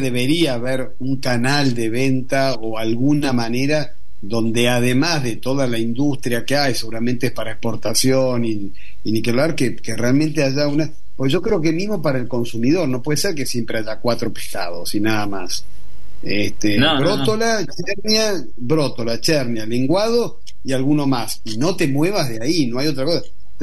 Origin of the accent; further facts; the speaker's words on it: Mar del Plata, Buenos Aires Province, Argentina; Y yo de chico, en Mar del Plata los comía, eran los mejillones vivos.